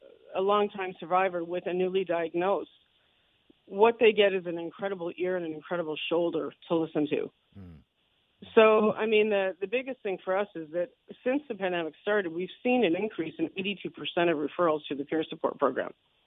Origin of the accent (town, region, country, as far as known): Canada